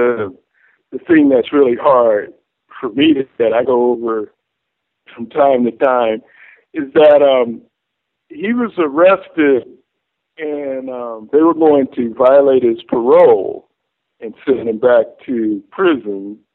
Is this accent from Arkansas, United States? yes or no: yes; Little Rock, Arkansas, United States; born there; You know, I was born in Little Rock, had a childhood sweetheart.